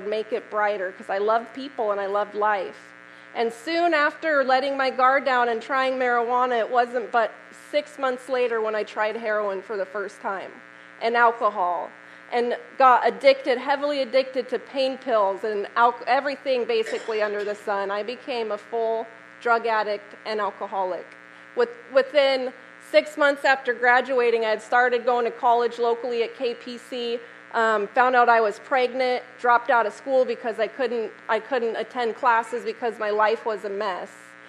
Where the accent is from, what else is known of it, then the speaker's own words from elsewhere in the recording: Sterling, Illinois, United States; So like I said, born and raised in Sterling, I was one of 6 kids, a middle child.